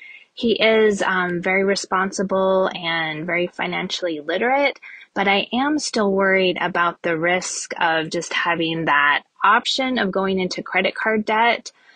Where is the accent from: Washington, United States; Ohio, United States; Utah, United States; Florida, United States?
Utah, United States; Salt Lake City; I'm from Salt Lake City, Utah.